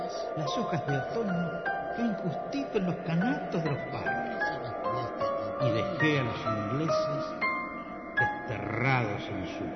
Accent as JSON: {"language": "Spanish", "country": "Spain", "said": "Y bueno, soy español"}